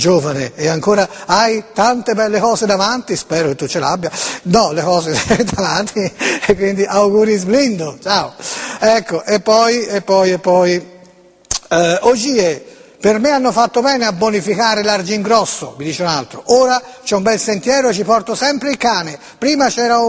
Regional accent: Greece; va bene che io provengo dalla Grecia, ma non lo so il greco, sinceramente

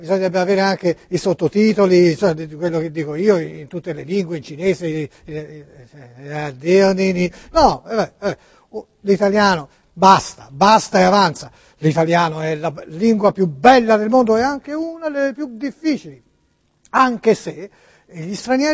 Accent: Tuscany, Italy; No, ma no, perché noi siamo toscani.

